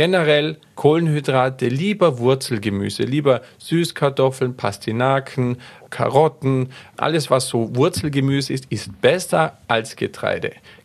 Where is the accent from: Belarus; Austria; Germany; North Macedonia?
Austria; Es gibt zum Beispiel bei uns in Österreich, weiß ich, in Wien gibt es eine Milchbank.